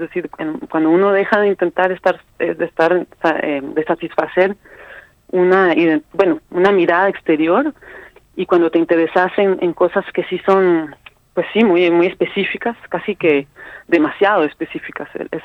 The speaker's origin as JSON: {"language": "Spanish", "region": "San José", "country": "Costa Rica", "tie": "born or raised there", "said": "crecí en San José, y es una ciudad que es considerada como una ciudad muy fea, y a mí es la ciudad en la que me descubrí a mí misma"}